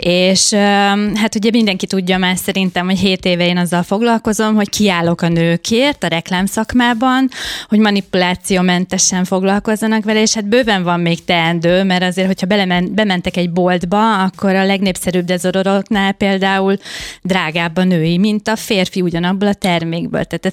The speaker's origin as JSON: {"language": "Hungarian", "region": "Zala", "country": "Hungary", "said": "ugye én egy zalai lány vagyok, kágyilló, firhang, lóca, vagy éppen lepcsánka, olyan szavak, amelyeket csak egy bizonyos tájegység lakói ismernek"}